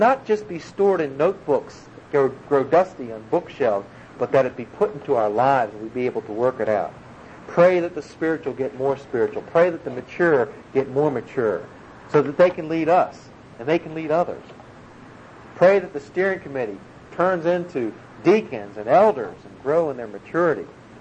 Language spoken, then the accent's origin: English; Washington, District of Columbia, United States; Val and I have an ongoing rivalry since I'm from Washington, D.C. area.